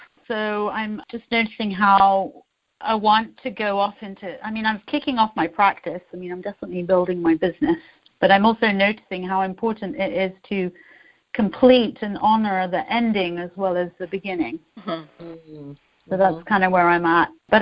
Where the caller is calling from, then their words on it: Petaluma, California, United States; I'm calling in from the Bay Area, actually Petaluma, near San Francisco.